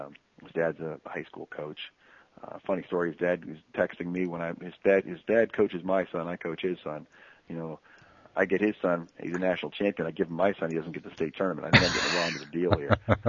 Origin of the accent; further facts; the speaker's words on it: State College, Pennsylvania, United States; But he's from State College, Pennsylvania. It's my hometown, so I've been watching Steve for a long, long time